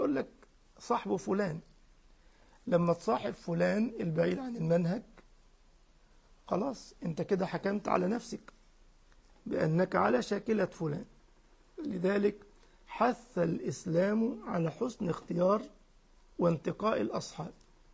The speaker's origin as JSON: {"language": "Arabic", "country": "Egypt", "said": "يعني عندنا في مصر خد دول ولعل وعسى"}